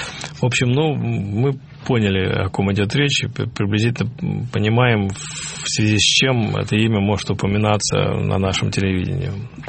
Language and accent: Russian; Russia; мы, несколько человек из России, были приглашены на их регулярный какой-то проходящий радиофестиваль английский